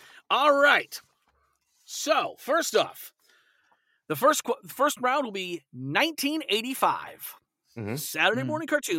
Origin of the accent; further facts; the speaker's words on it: Alaska, United States; I grew up in Alaska, so it was much earlier for me because I was in a completely different time zone.